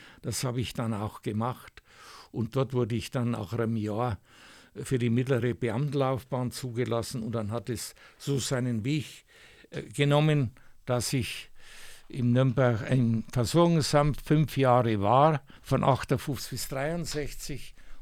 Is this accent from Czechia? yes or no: yes; Czechia; now in Germany; Wir sind also vertrieben worden aus dem Sudetenland, sind hier angekommen in Lauf.